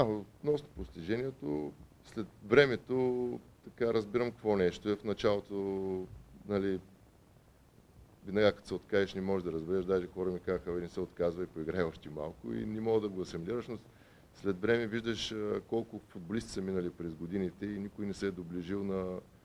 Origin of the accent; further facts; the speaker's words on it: Svilengrad, Haskovo Province, Bulgaria; Аз съм родом от Свиленград, че има хора дори от Свиленград.